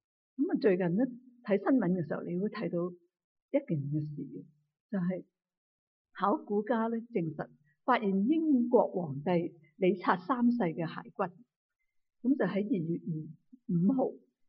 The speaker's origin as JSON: {"language": "Cantonese", "country": "China", "said": "以前好似我哋中国人咧，好多代以前，一年先劏只猪噶嘛"}